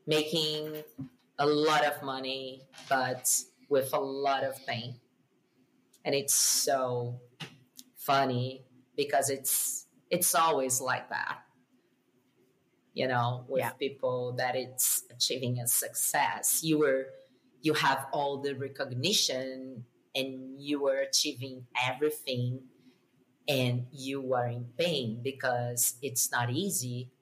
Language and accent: English; Brazil; English is a second language; I am a woman from Brazil.